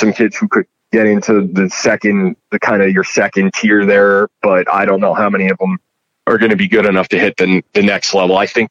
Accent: New Jersey, United States; our own experiences growing up in New Jersey and what we've done there.

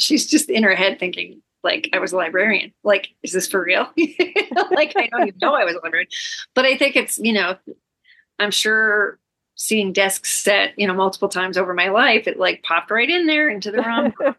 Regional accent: Connecticut, United States; but I grew up in Connecticut, and Katharine Hepburn lived in Connecticut, and my uncle lived like literally down the street from her.

